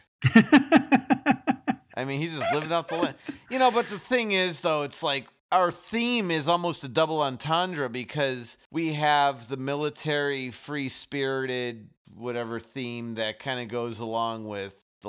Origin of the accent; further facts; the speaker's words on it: Chicago, Illinois, United States; Yeah, I get it, because I'm from Chicago.